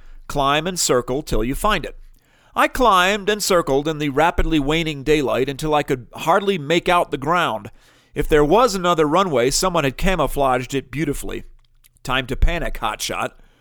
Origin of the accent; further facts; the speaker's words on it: Harrison, Ohio, United States; My final destination was to be the grass strip at Harrison, Ohio, my hometown.